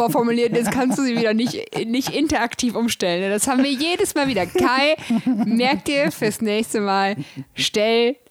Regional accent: Northern Germany, Germany; Ich komme selber aus dem Norden, ich darf das.

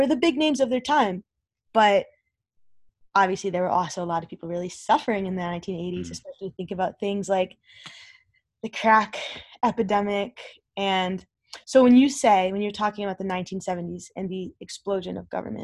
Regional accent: the South, United States; and growing up where I grew up in the South, a lot of people were like just big fans of him.

